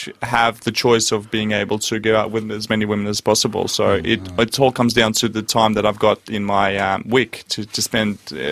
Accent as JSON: {"language": "English", "country": "Russia", "second_language": "English", "moved": "yes", "lives_now": "Australia", "said": "I'm actually from Russia originally, so I've been living in Australia for the last 18 years, so I've still got that small accent."}